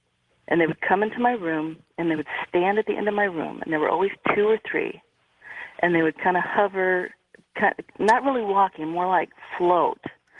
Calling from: Redding, California, United States; Redding, California.

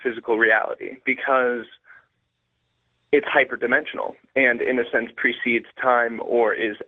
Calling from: Eagle, Colorado, United States; I'm calling from Colorado, Eagle, Colorado, specifically.

